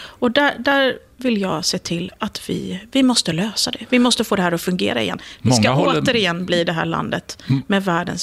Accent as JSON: {"language": "Swedish", "country": "Sweden", "said": "Det som gör mig stolt som svensk när jag åker utomlands på somrarna, jag har kusiner till exempel i USA, det är att veta att i Sverige, det handlar inte om vilken försäkring man har."}